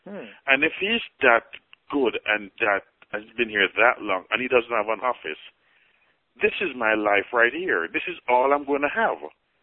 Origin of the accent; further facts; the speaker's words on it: Kingston, Saint Andrew, Jamaica; moved away; I am actually from St. Andrew, Kingston 5, which is close to the National Stadium, close to Crossroad, New Kingston area. Born and raised, left back in 88. Most of my family are from the same area.